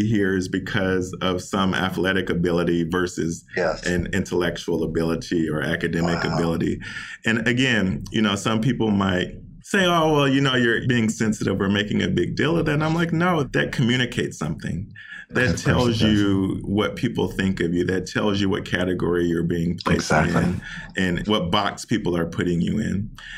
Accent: the South, United States; growing up in the South, there's kind of this Southern hospitality is a real thing.

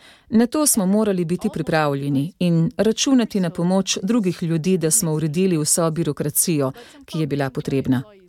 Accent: São Paulo, Brazil; Slovenian is a second language; now in Slovenia; odkoder prihajam, prihajam iz São Paula, se temperatura po zimi na najhladnejše dni spusti do 5 stopinj Celzija.

